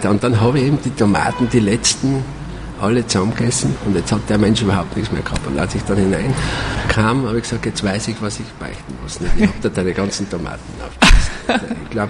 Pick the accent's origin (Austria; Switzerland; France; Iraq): Austria; weil ich verlasse nie Österreich, weil da ist meine Heimat.